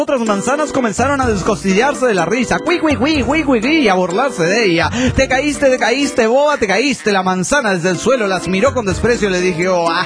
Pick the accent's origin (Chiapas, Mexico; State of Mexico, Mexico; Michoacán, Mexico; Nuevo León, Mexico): Nuevo León, Mexico; Monterrey; de Monterrey, Nuevo León, México.